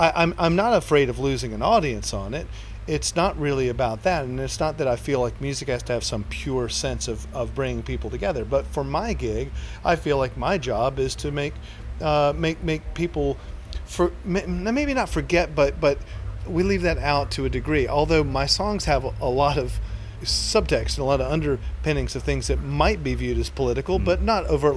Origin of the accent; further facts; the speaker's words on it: the South, United States; Yeah, and I grew up in the South, and the working class South at that.